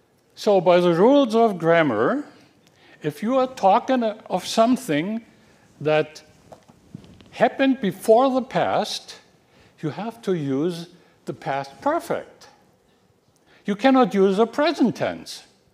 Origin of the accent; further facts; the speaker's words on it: Germany; first language German; English is a second language; Probably many of you know that I was born and raised German. So it's no wonder that my first language is German. With grade 5, I started to learn English.